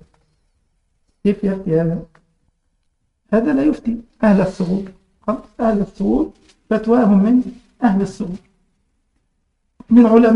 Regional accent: Egypt; كان زمان كده في مسلسل عندنا في مصر بتاع واحد اسمه سنبل

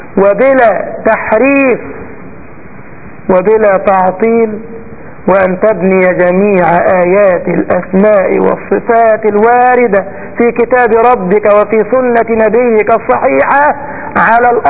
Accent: Egypt; ما عندنا في مصر كده يقول لك على قد فلوس

